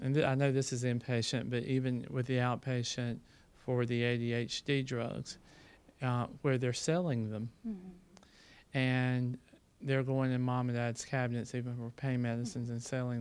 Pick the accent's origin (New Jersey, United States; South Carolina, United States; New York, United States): South Carolina, United States; I'm a pediatric nurse practitioner from South Carolina, if you can't tell from my accent.